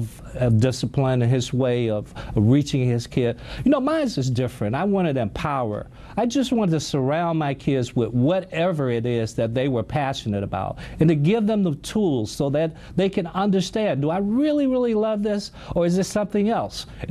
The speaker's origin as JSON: {"language": "English", "town": "Gaston", "region": "Alabama", "country": "United States", "tie": "born or raised there", "said": "I grew up in Gaston, Alabama. Now, although my parents were extremely poor, I lived in an entrepreneurial environment."}